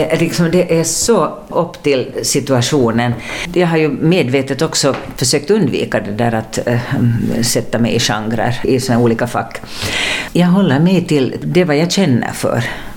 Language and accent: Swedish; Finland; när publiken hörde att vi var från Finland